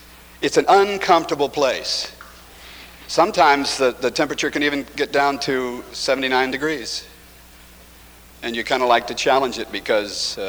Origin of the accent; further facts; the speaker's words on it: Long Beach, California, United States; I was raised in the comfort zone. I came from Long Beach, California, where the sun always shines.